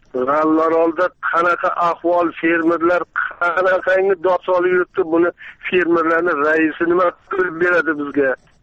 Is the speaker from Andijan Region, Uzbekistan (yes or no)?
no; Jizzakh, Jizzakh Region, Uzbekistan; born there; Mana Jizzaxdan boshlayman. Jizzaxda tug'ilganman. Vatanim birinchi deb bilaman va juda buyuk odamlarni vatani deb bilaman.